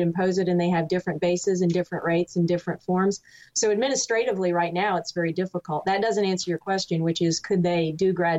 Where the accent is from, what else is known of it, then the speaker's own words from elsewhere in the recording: New York, United States; now in Kentucky, United States; I grew up in New York where there is local sales tax.